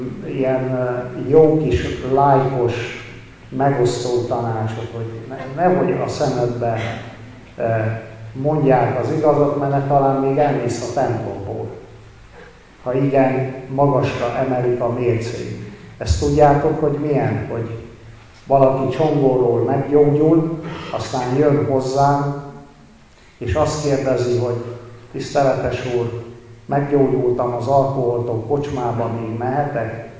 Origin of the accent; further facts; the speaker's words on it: Cluj County, Romania; nőttem fel ebben a kalotaszegi magyar református faluban